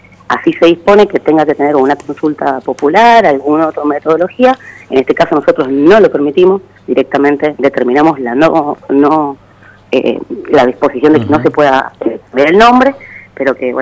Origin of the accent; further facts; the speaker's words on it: Argentina; todo el territorio aledaño que tenemos como argentinos